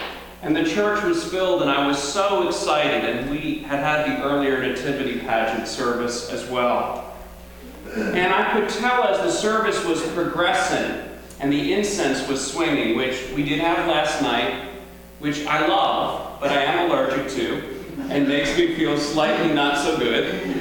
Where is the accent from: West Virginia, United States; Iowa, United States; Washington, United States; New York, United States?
New York, United States; "As I was a boy growing up on Long Island."